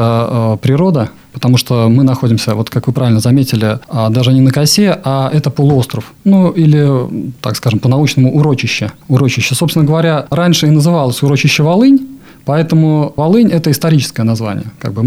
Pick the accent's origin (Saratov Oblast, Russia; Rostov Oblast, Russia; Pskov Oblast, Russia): Pskov Oblast, Russia; Velikiye Luki; родился и вырос я в городе Великие Луки, вот, собственно говоря, в этом районе и работаю